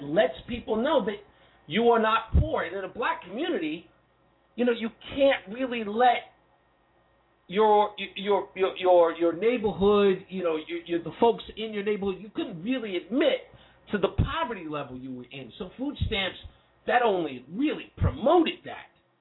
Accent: Queens, New York, United States; And all my life growing up in Hollis, Queens, my mother was on food stamps.

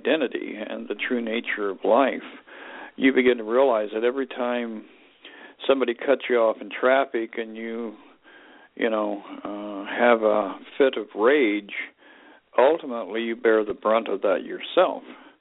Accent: Colorado, United States; also born or lived in Los Angeles, California / Asia / Alaska; I'm originally from Los Angeles. I was born in Los Angeles and raised in Colorado. And I've lived, in Asia. I've lived in Alaska.

